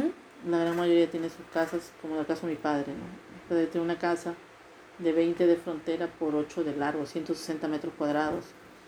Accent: Peru; Prefiero estar en mi tierra, que siquiera sé que tengo mis ahijados, mis sobrinos, mis tías, que nos vamos a ver. Porque el peruano es muy, muy familiar.

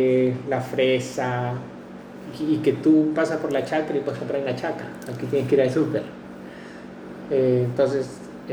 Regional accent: Huaral, Lima, Peru; now in Spain; Sí, ahí no nací en Huaral, porque nací en Lima, pero ahí me he criado. Me he criado desde que nací, porque toda la familia de mi mamá vive en Huaral, vivía, porque ahora ya la gran mayoría se vino acá a España

